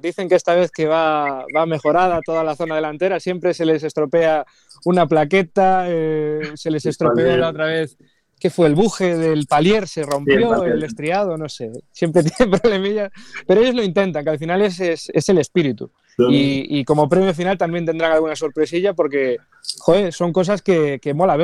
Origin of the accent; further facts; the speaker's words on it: Galicia, Spain; como somos gallegos y como en Galicia hay muchísima afición